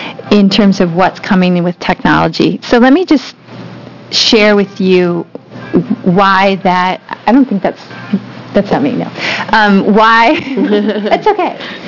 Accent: Michigan, United States; now in Washington, D.C., United States; We all know that I'm from Michigan. Originally, I live in D.C.

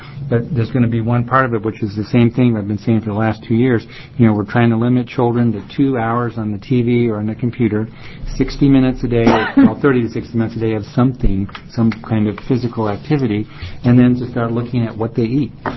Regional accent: Salem, Oregon, United States; I'm a pediatrician from Salem, and I represent the Oregon Medical Association and the Oregon Pediatric Society.

